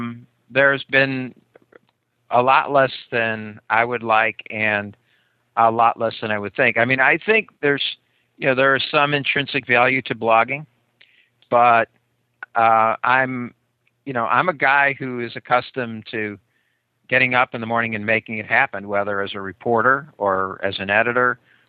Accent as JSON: {"language": "English", "region": "California", "country": "United States", "said": "I'm from California. I can say stuff like that."}